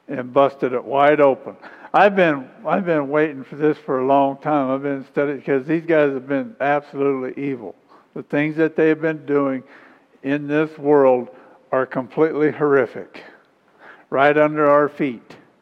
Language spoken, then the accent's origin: English; United States; Well, I'm an American. I am free.